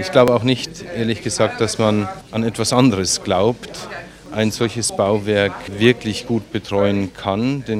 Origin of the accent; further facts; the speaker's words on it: Bavaria, Germany; ich komme aus Bayern. Bayern ist in der Fläche urkatholisch